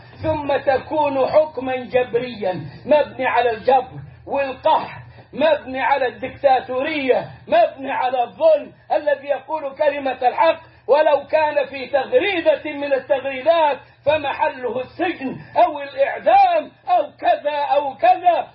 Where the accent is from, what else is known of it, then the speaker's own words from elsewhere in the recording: Alexandria, Alexandria Governorate, Egypt; إلى أن جاء بريقة عندنا في اسكندرية، اسكندرية مصر